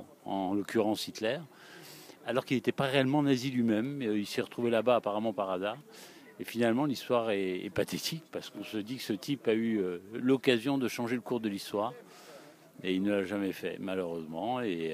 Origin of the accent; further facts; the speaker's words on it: France; Je suis français